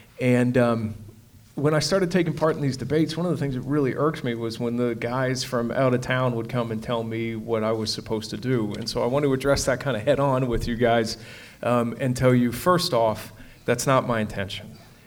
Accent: Colorado, United States; I'm from Colorado

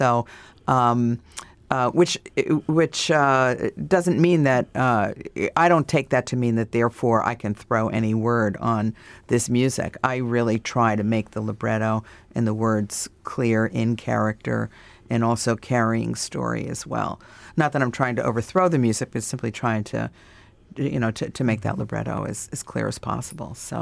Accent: Alaska, United States; now in New York, United States; even though I live in New York now, I'm from Alaska, and I worked for many years in Alaska politics.

